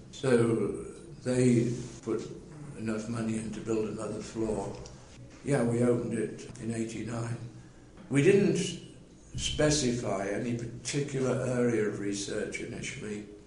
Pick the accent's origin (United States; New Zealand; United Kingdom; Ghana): United Kingdom; Liverpool, North West England; I came from Liverpool, but before I joined my training, I spent nearly 5 years in the States